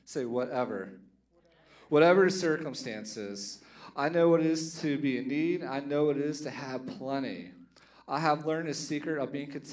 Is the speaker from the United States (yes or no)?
yes; Virginia, United States; So I'm from Virginia, and growing up back home, my church, we used to volunteer with Operation Blessing